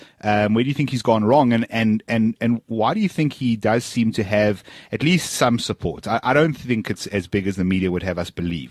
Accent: South Africa; I'm South African passport.

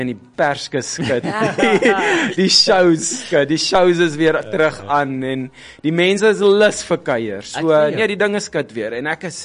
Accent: Johannesburg, Gauteng, South Africa; moved away; In Johannesburg, in Randburg, actually.

